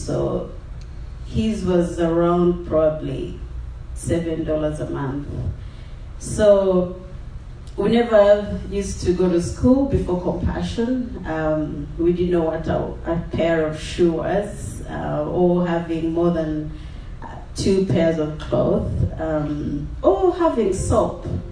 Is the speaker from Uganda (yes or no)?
yes; Uganda; I'm from Uganda.